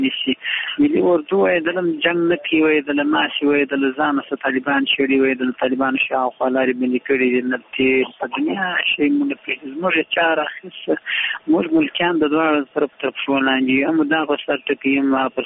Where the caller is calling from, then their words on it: Uruzgan, Afghanistan; روزگان ولایت شیراسر ولسوالی سه خبری کوم